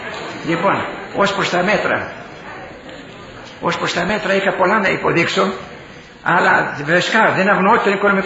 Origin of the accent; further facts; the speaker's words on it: Lefkes, South Aegean, Greece; Εγώ αν είμαι από ένα χωριό της Πάρου, Λεύκες λέγονταν. Ήταν τότε μεγάλο το χωριό μου, 3.000 κάτοικοι